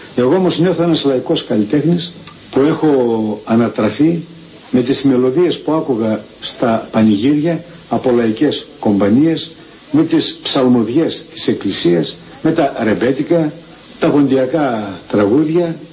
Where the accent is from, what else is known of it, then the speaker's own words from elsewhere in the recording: Kozani, West Macedonia, Greece; born there; Γεννήθηκα στην Κοζάνη. Με τη μουσική ασχολήθηκα πολύ μικρός.